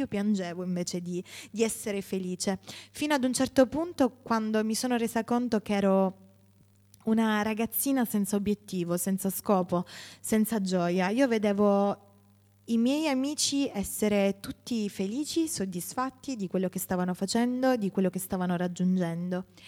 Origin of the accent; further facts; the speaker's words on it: Gela, Sicily, Italy; Io vengo da Gela, sono appunto la figlia di un anziano del nostro movimento e fin da bambino ho servito il Signore anche attraverso la musica.